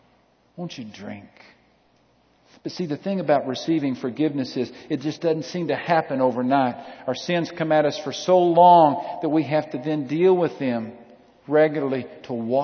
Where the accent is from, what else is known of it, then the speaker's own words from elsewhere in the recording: Texas, United States; Where I grew up in West Texas, there was a town called No Trees, Texas.